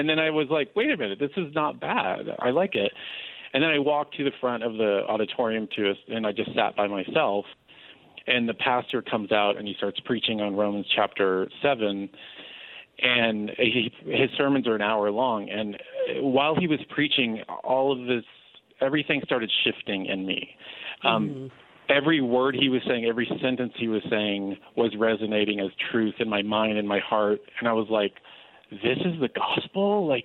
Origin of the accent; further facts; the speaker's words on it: Dallas, Texas, United States; Because I grew up Catholic in Dallas. I went to Jesuit schools my whole life.